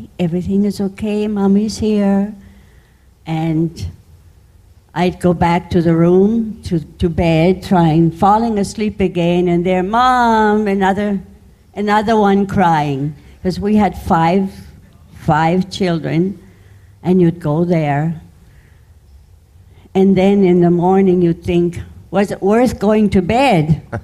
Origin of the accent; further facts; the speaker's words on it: Germany; When we grew up in Germany post-war